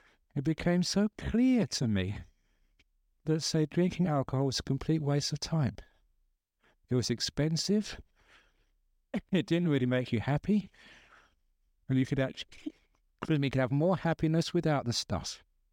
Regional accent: London, United Kingdom; my old places where I grew up in West London

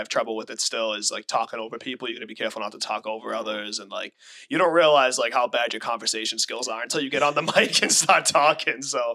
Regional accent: Boston, Massachusetts, United States; I'm from East Boston, so I'll give a quick intro. Born and raised in East Boston. I still live at home in the same triple decker my grandmother bought

